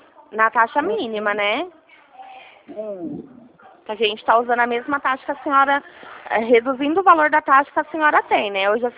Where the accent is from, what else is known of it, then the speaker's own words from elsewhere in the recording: São Paulo, Brazil; eu sou daqui de São Paulo, né? Eu sou daqui de São Paulo.